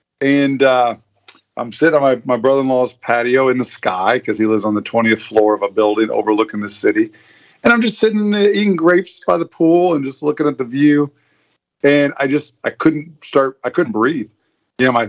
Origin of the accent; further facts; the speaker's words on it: United States; And thank God I'm American.